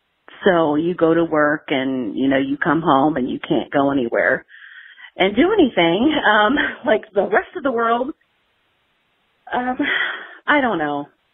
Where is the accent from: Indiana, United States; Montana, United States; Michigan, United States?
Indiana, United States; I'm from Northern Indiana, and I work in healthcare.